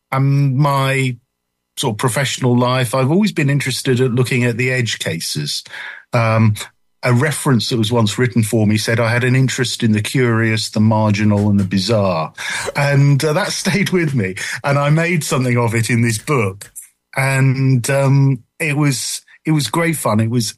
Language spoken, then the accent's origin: English; Southampton, South East England, United Kingdom; And being an English guy, being from sort of Southampton originally, this was new to me.